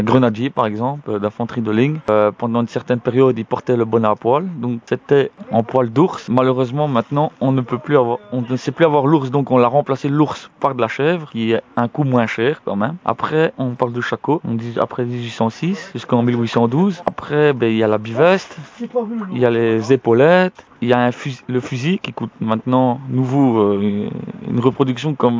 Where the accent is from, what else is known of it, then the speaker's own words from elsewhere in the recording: Belgium; Chez nous en Belgique, on a aussi le folklore